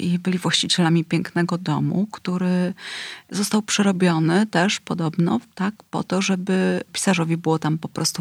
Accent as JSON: {"language": "Polish", "town": "Gdynia", "region": "Pomeranian Voivodeship", "country": "Poland", "said": "Ja jako Gdynianka"}